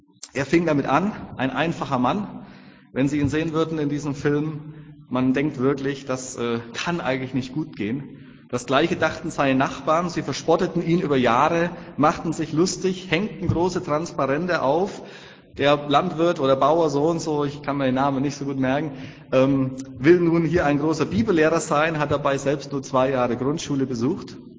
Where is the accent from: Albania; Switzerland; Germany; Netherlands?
Germany; wir sind ja als Deutsche immer so ein bisschen Skeptiker, was Zahlen betrifft.